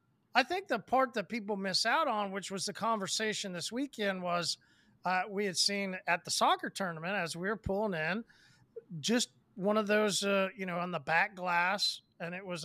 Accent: Oklahoma, United States; accent: Oklahoma; Listen, I got Oklahoma E's, right?

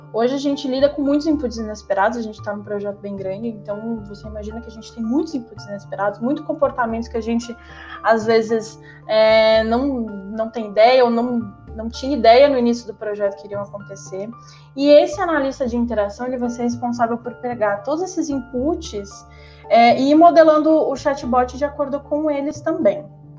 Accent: São Paulo, Brazil; also born or lived in Curitiba; sou paulista, então hoje eu tô com 28 anos, trabalho na Take, sou analista de performance e inteligência de dados. Moro na Zona Sul aqui em São Paulo

